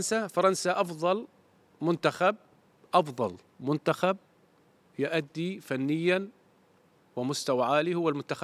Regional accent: Jordan; يعني الكابتن حسام درب عندنا بالأردن

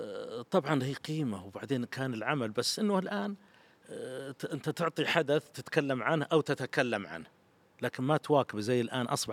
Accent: Saudi Arabia; تدرب عندنا في السعوديه عده انديه

